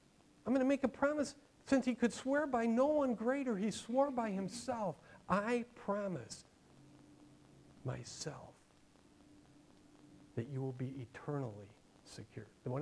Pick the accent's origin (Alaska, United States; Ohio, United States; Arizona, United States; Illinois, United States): Illinois, United States; Chicago; And growing up in Chicago, the Catholics have mass every day.